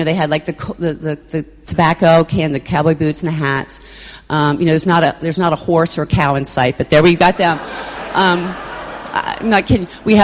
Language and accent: English; East Berlin, Pennsylvania, United States; I grew up in East Berlin, Pennsylvania, which, you know, you need a magnifying glass to find that one on the map, but it's really lovely.